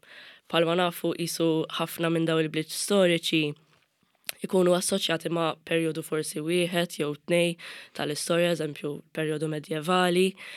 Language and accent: Maltese; Mosta, Northern Region, Malta; jiena mill-Mosta ġifieri qatt ma kont mill-imdina, volja m'ngħix daqshekk il-bogħod.